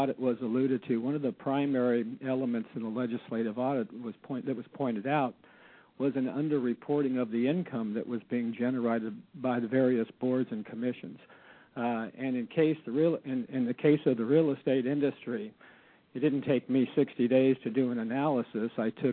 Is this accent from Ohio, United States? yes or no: no; Anchorage, Alaska, United States; I'm from Anchorage.